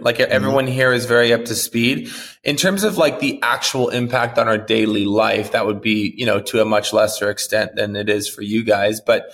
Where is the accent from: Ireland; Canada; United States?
Canada; Yeah, I'm Canadian, proud of it. Although I've been told I'm the most American Canadian many people have ever